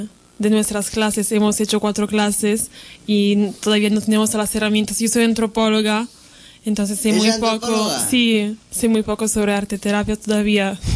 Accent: Italy; Spanish is a second language; Tampoco tengo muchas palabras en castellano para explicar. Como soy italiana, a veces me faltan las palabras para explicarme bien en castellano.

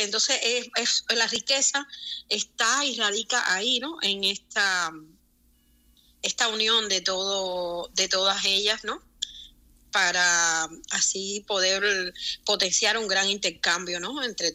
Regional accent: Cuba; born there; yo como nací en Cuba, también en Cuba hay muchos feminicidios que no se conocen

